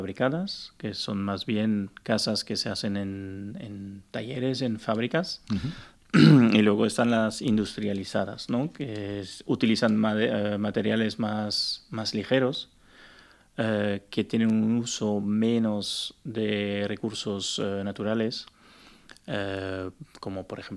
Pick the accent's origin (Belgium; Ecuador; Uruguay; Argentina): Belgium; now in Spain; Yo hace 25 años llegué a España, que soy de Bélgica.